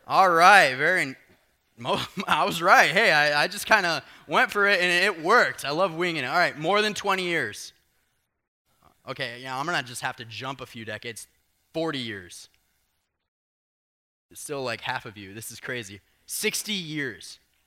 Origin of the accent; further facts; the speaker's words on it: Southern US, United States; I was raised in the South, and if you were raised in the South, that means people talk back to preachers, but in a good way.